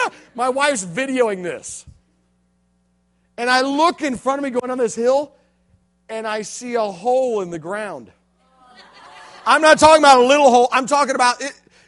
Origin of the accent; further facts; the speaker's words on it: Tennessee, United States; Yeah, I'm from Tennessee.